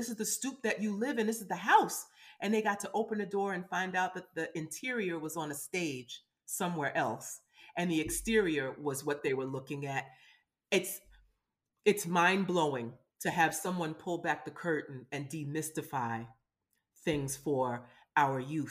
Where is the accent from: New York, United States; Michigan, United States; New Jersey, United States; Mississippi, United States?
New York, United States; And being a New Yorker, you can walk down the street and meet anybody.